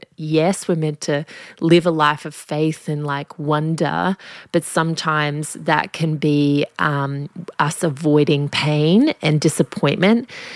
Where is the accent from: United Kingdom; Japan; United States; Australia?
Australia; I think especially growing up in Australian culture, we have this thing of like, you don't want to be tricked